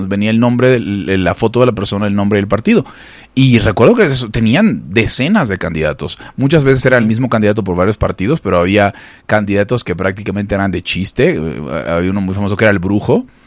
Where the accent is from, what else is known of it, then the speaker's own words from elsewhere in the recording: Venezuela; yo nací en Venezuela y pasé mi infancia en Venezuela